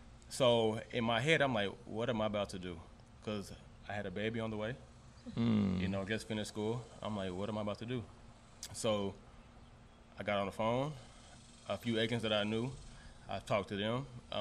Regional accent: Garland, Texas, United States; I grew up here in Garland, Texas, East Garland to be exact. I went to Rowlett High School.

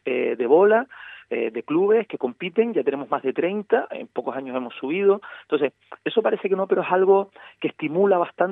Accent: Canary Islands, Spain; me da mucha alegría como majorero, como canario

